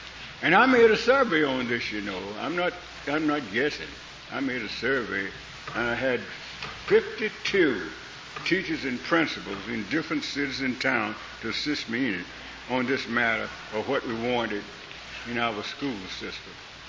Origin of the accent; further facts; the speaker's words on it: the South, United States; I'm from the South. We call them crackers.